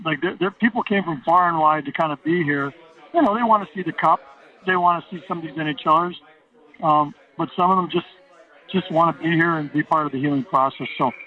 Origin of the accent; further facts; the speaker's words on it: Canada; I'm a Canadian and I love the game and I love that sound.